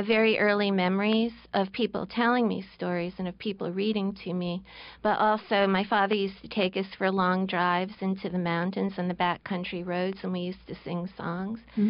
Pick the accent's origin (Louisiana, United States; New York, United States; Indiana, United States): New York, United States; Livingston Manor; It's a very special experience growing up where I grew up. I grew up in Livingston Manor in what was once known as the Borscht Belt because of the Jewish hotel.